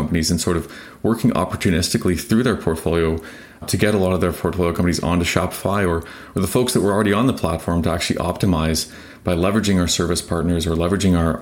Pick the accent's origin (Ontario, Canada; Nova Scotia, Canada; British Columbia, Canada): Ontario, Canada; Ottawa; I grew up in Ottawa, where Shopify is headquartered.